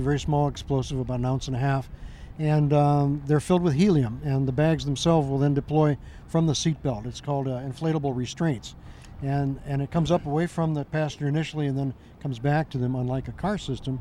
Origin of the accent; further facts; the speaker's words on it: Florida, United States; I used to live here. This is my hometown.